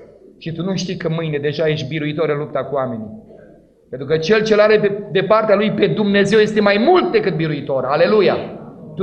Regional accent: Moldavia, Romania; Eu am învățat cu mănăstirile, vin din Moldova.

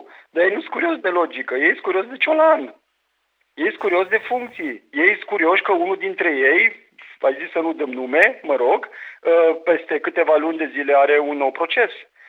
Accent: Romania; dar sunt român și asta e, sunt în țara aceasta.

